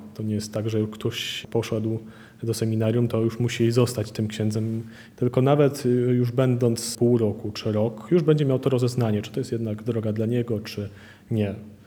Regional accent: Świętokrzyskie Voivodeship, Poland; pochodzę z parafii pod wezwaniem Wniebowzięcia Najświętszej Marii Panny w Górach Pińczowskich.

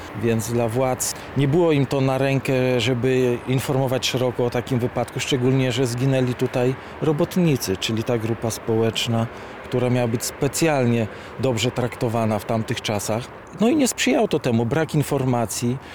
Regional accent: Skarżysko-Kamienna, Świętokrzyskie Voivodeship, Poland; Jestem dziennikarzem, jestem skarżyszczaninem, rodowitym. Całe życie z kilkoma okresami na wyjazdy typu studia i saksy w Skarżysku.

